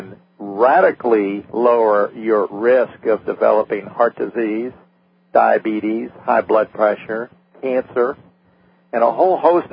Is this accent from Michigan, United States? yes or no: no; Miami, Florida, United States; I know as a kid growing up in Miami, we used to run around in school and ride our bikes